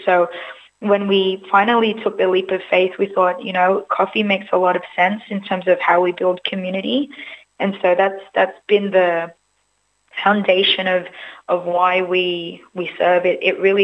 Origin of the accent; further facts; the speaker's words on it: Rooty Hill, New South Wales, Australia; So I grew up in Ruddy Hill, and my family moved to Kellyville Ridge.